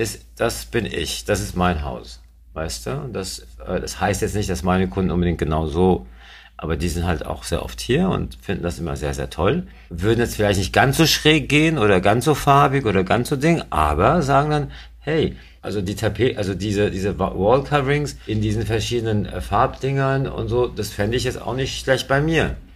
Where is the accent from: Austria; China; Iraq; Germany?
Germany; now in Monaco; weil wir sind ja eigentlich in Deutschland also geboren, aufgewachsen, waren auch da ganz glücklich und sind aber nach Monaco immer zum Urlaub gekommen.